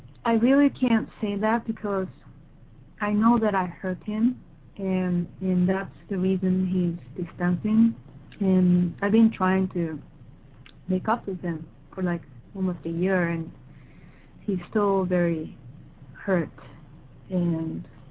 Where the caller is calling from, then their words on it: California, United States; I'm calling from California.